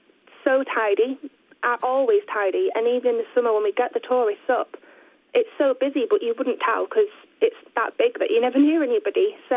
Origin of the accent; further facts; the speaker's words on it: Bolton, North West England, United Kingdom; I'm actually from Bolton near Manchester, so it's a massive difference to go from such a big community down there to such a small one up here.